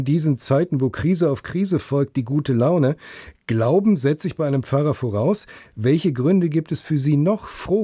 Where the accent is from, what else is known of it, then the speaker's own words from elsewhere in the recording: North Rhine-Westphalia, Germany; born there; In meiner Geburtsstadt in Nordrhein-Westfalen